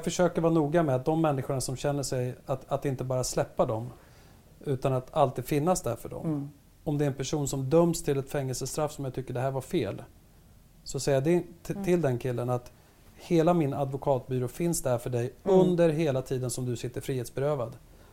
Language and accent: Swedish; Örebro, Örebro County, Sweden; jag är andra generationens invandrare. Jag är uppvuxen i Sörbängen i Örebro.